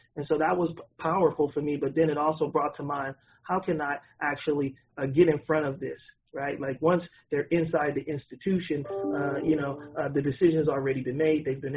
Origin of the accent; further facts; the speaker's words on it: Oakland, California, United States; for me, I was born and raised in Oakland. I went to Oakland Public Schools. I graduated from McClimas High School, and so Oakland is my home.